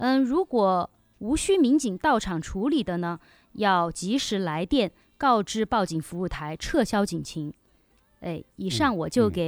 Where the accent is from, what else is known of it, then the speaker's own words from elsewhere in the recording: Sichuan, China; 当然我们都是四川人的话